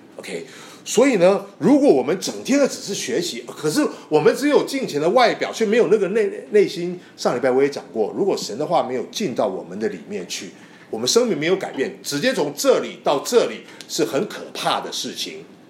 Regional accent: China; 你说听到我们中国土生土长的一个异端

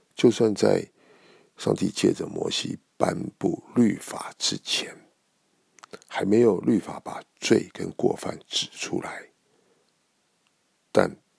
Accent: China; 这并非像我们中国人的成语所说的“不知者不罪”。

